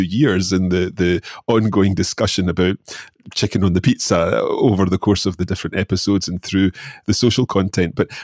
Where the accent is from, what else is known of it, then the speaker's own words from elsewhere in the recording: Scotland, United Kingdom; accent: Scottish; anyone listening to this will undoubtedly have picked up my Scottish accent, and the Scottish accent can't be conveyed in a book or in a written piece of material.